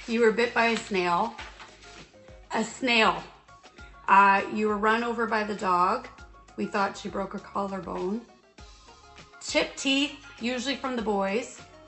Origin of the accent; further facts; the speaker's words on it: Canal Flats, British Columbia, Canada; I'm from a very small town of Canal Flats in the East Kootenays of BC. Like no street lights, hardly any stop signs. Very small.